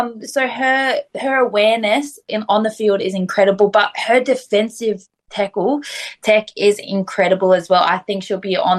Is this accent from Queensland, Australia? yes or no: yes; Queensland, Australia; You know, I grew up outside of Cairns, so it'd be interesting in terms of kind of how it looks.